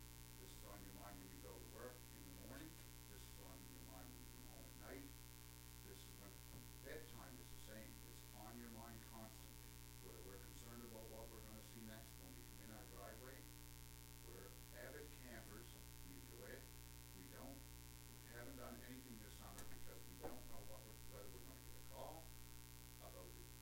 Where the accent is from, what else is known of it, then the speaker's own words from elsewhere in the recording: Liverpool, New York, United States; Kathy and I, my wife Kathy, we were born and raised in Liverpool. This is our home. We've lived here all our lives.